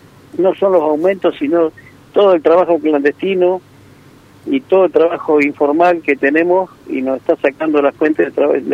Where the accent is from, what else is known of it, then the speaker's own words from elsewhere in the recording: Rosario, Santa Fe, Argentina; acá en Rosario, porque yo soy rosarino